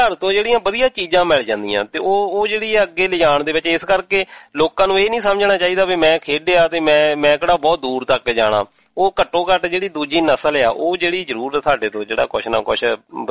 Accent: Jalandhar, Punjab, India; ਸਾਡੇ ਇਲਾਕੇ ਦੇ ਵਿੱਚ ਹਾਕੀ ਦਾ ਬੜਾ ਰੁਝਾਨ ਹੁੰਦਾ ਸੀ ਭਾਵੇਂ ਗਰਾਊਂਡਾਂ ਇੰਨੇ ਲੈਵਲ ਦੀਆਂ ਨੀ ਹੈਗੀਆਂ ਪਰ ਫੇਰ ਵੀ ਖੇਡਦੇ ਆ ਜਲੰਧਰ ਜ਼ਿਲ੍ਹੇ ਦੇ ਵਿੱਚ

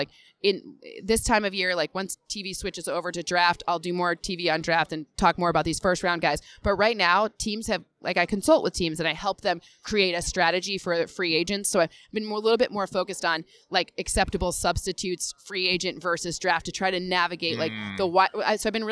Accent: Michigan, United States; I mean, I'm from Michigan saying that, too

